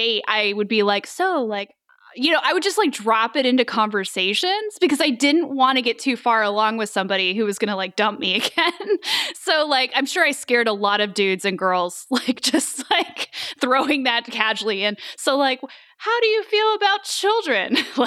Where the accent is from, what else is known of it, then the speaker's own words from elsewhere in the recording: Kansas, United States; also born or lived in Georgia; Well, I was born in Georgia, but my father is military, so we moved around a lot when I was a kid. But I spent most of my growing up years in Kansas.